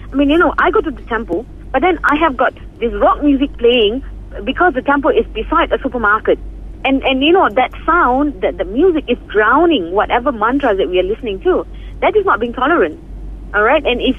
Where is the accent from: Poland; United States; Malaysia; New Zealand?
Malaysia; Okay, I love myself as a Malaysian.